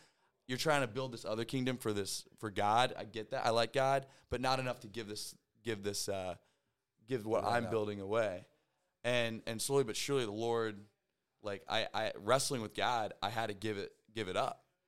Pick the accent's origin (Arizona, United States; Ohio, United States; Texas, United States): Ohio, United States; Sorry, my bad. I'm from Ohio.